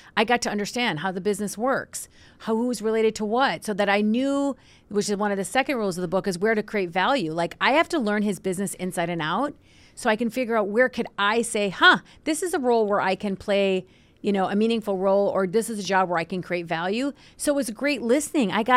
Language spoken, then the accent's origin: English; Mankato, Minnesota, United States; also born or lived in Cairo, Egypt; it's a far cry from the 30,000 people in Mankato, my hometown. So it was a lot to get used to a big city